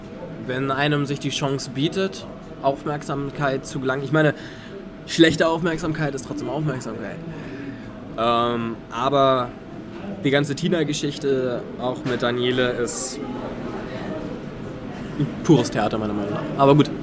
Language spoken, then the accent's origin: German; Spain; Ich würde sogar gerne Mittagsschlaf machen, als typischer Spanier, aber das geht leider nicht.